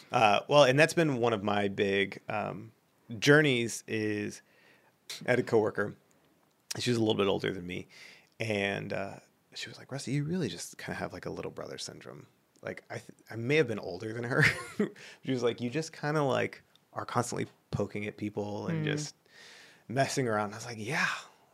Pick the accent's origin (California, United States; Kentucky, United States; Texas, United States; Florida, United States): Texas, United States; Dallas; now in Houston, United States; I was raised to hate Houston. So I was raised in Dallas. So it was just bred into me that like Houston sucks.